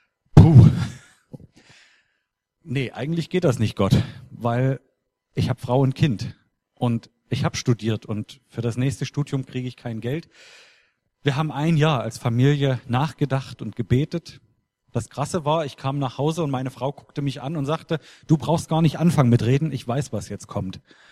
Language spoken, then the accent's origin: German; Zwickau, Saxony, Germany; Ich komme ursprünglich aus Zwickau in Sachsen und war dort in einer Gemeinde groß geworden